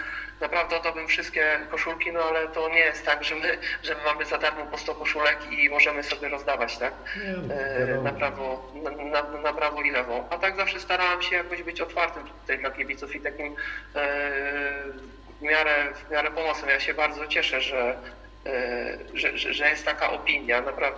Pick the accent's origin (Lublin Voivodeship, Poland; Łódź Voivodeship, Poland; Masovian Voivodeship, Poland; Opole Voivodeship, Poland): Masovian Voivodeship, Poland; Siedlce; now in Kielce, Poland; Nie ma już tam, gdzie ja spędziłem dzieciństwo, gdzie tam dorastałem, że to wszystko działo się w Siedlcach.